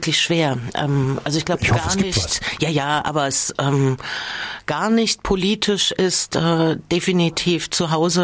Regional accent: Merseburg, Saxony-Anhalt, Germany; also born or lived in Erfurt; also wir sind von Erfurt nach Merseburg gezogen dann, dort war ja dann Pfarrer und da gab es halt früh in Schule den Pionierappell und wir Kinder waren nicht Pioniere

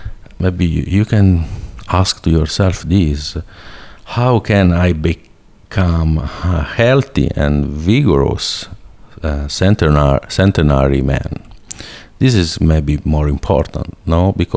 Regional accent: Tuscany, Italy; English is a second language; moved away as an adult; also born or lived in Netherlands / Turin, Italy; I come from Tuscany, that is in the middle of Italy, and I get my studies there in Siena, and then I move in Netherlands, and then I move again in the north of Italy. So my last 5 years I was in Torino

